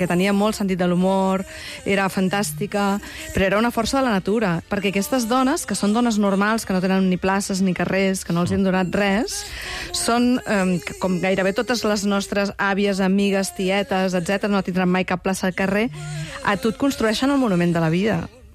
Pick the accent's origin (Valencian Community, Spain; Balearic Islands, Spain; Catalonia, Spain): Catalonia, Spain; Tarragona; jo sóc una nena de pis, totalment, és a dir, jo vaig néixer a Tarragona i és allò que no sorties a jugar al carrer.